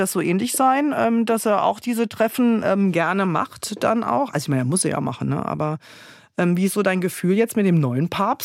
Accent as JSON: {"language": "German", "town": "Kaiserslautern", "region": "Rhineland-Palatinate", "country": "Germany", "tie": "born or raised there", "said": "in Kaiserslautern. Wenn ihr in meine Heimatstadt mal fahren möchtet"}